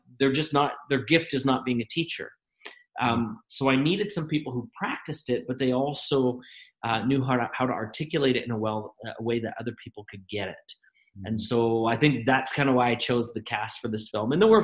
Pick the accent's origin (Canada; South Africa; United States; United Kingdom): Canada; we're both Canadian.